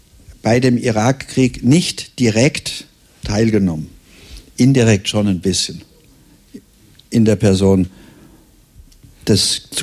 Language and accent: German; Germany; Also ich finde, als Deutsche sollten wir in Friedensfragen immer unsere eigene Politik verfolgen und unseren eigenen Grundsätzen treu bleiben.